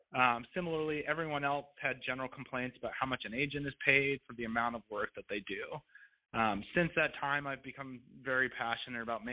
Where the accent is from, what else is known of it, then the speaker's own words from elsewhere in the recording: Midwest, United States; now in Los Angeles, United States; So, I'm from the Midwest and currently live in Los Angeles